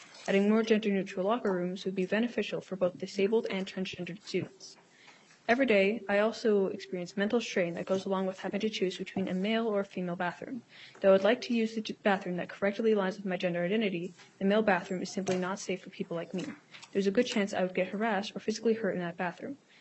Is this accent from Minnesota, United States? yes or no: yes; Duluth, Minnesota, United States; from Duluth. I attend Duluth Public Schools.